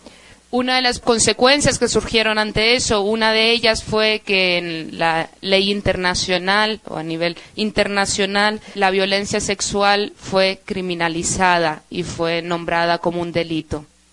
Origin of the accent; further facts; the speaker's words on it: Suriname; yo soy de Serbia